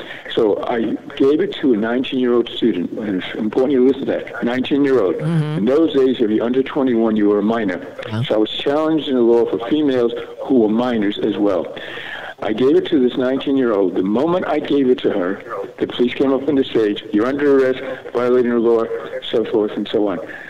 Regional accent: New York, United States; I said, hold it. I come from New York.

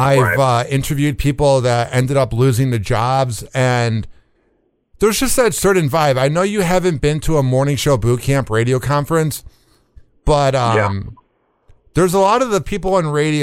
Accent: Chicago, Illinois, United States; I've been in Florida for the last 9 years. I'm originally from Chicago, for people that are hearing this for the first time.

